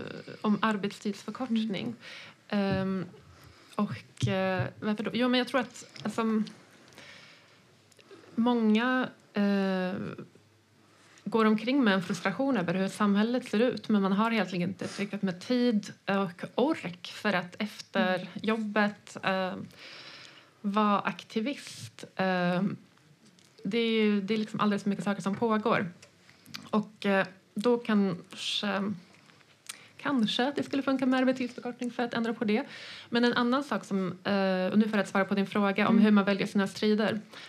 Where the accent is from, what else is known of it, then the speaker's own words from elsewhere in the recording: Poland; Jag är från Polen och jag har varit där på flera reportageresor på sistone.